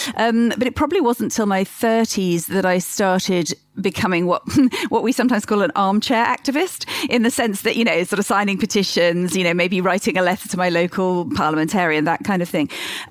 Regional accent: United Kingdom; the UK, which is my home country.

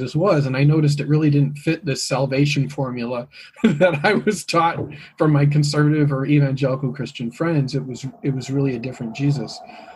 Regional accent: Michigan, United States; I grew up RLDS in West Michigan, and West Michigan's a very religiously conservative place.

